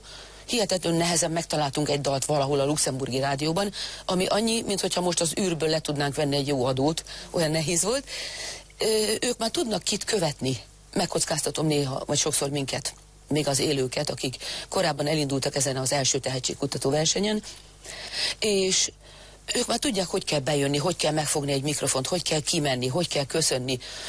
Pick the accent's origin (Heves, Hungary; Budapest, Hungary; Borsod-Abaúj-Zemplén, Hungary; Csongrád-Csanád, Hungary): Heves, Hungary; Eger; Egerből, Egri vagyok, mondjuk elindulni Sopronba.